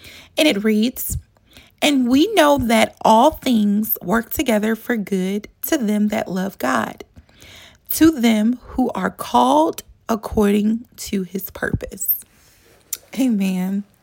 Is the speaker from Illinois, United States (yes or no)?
yes; Chicago, Illinois, United States; So the little bit about me … I'm from Chicago. I'm a mother of four.